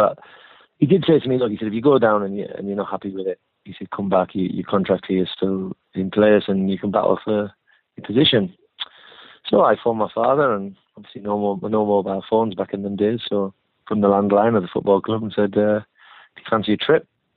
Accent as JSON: {"language": "English", "town": "Hartlepool", "region": "North East England", "country": "United Kingdom", "tie": "born or raised there", "said": "Well, I'm from Hartlepool, so isn't that enough already? it's cold in Hartlepool"}